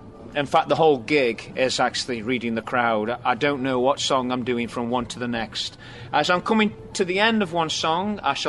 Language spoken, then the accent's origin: English; England, United Kingdom; and I'm from England, and I know nothing about country and western.